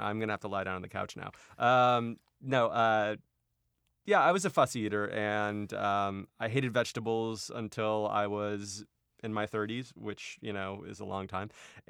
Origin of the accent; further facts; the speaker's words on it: Houston, Texas, United States; I grew up in Texas where car culture kind of reigns supreme.